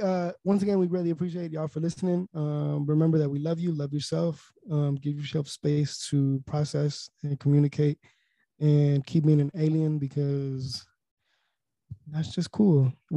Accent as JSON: {"language": "English", "country": "Colombia", "accent": "Colombian", "said": "aside from me because of my Colombian accent"}